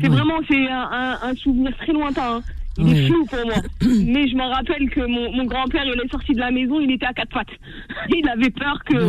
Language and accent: French; Algeria; quand j'étais petite en Algérie